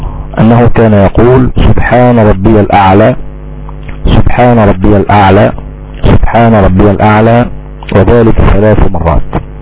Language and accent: Arabic; Egypt; الكفت الثني اللي احنا بنسميه عندنا في مصر التشمير.